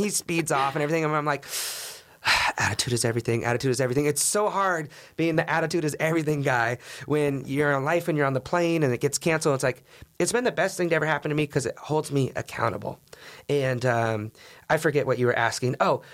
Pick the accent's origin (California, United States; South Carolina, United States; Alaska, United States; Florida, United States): Alaska, United States; And that's what's so cool about being up here in Alaska is I'm from Alaska, and I can relate to these kids